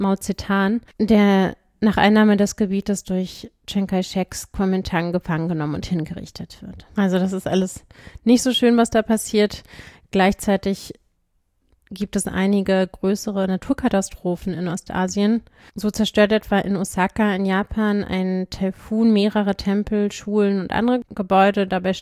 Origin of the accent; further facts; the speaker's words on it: Berlin, Germany; born there; now in Weimar, Germany; gebürtige Berlinerin, sende allerdings inzwischen nicht mehr aus Berlin, sondern aus Weimar.